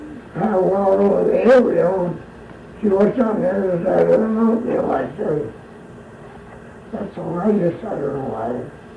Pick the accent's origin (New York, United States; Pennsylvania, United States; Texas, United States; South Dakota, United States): South Dakota, United States; Well, I was raised in South Dakota, and I worked at different jobs, construction work, farm work, mostly farm work, and construction, common labor work, this or that.